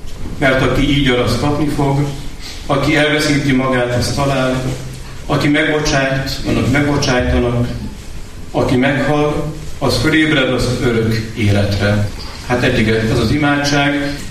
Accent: Borsod-Abaúj-Zemplén, Hungary; Magyarországról jöttünk, Magyarországon is egy olyan helyről, ami közel van Szent Erzsébet születési helyéhez, Sárospatakhoz

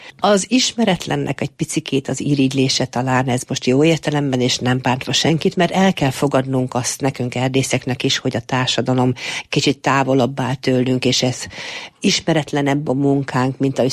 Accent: Téglás, Hajdú-Bihar, Hungary; én erdésznek a lányaként nőttem fel erdőn, igaz, hogy az Alföldön, a téglási erdőben

